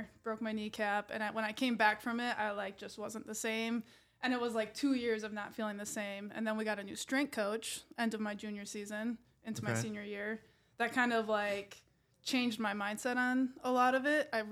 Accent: Green Bay, Wisconsin, United States; So originally from Green Bay, Wisconsin, and then school.

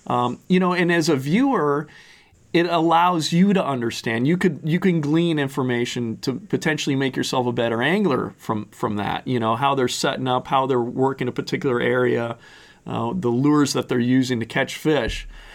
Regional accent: Minnesota, United States; technically at 32, you learn this stuff as a Minnesotan.

